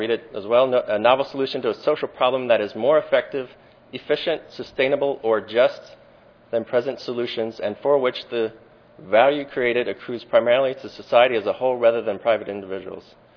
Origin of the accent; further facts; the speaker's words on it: Cincinnati, Ohio, United States; I'm proud to say I grew up in Cincinnati